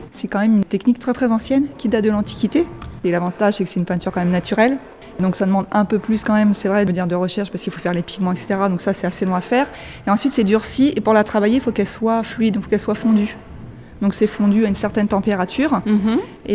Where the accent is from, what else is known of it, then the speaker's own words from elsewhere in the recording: Compiègne, Hauts-de-France, France; je suis artiste de Compiègne.